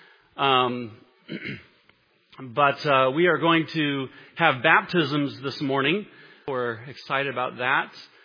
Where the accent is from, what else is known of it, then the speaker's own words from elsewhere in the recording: United States; yeah, we're proud to be an American, and I love being an American